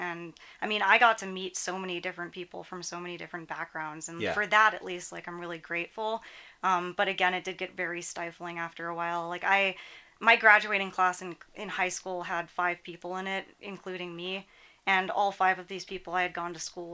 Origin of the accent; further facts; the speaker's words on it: Saipan, Northern Mariana Islands; oh, I come from Saipan, which is a tiny island in the Pacific